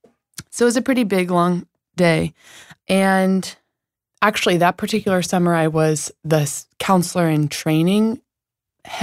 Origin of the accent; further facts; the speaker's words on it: Wilton, Connecticut, United States; I grew up in Wilton, Connecticut, and both my parents raised me in Christian Science, and I grew up going to Christian Science Sunday School.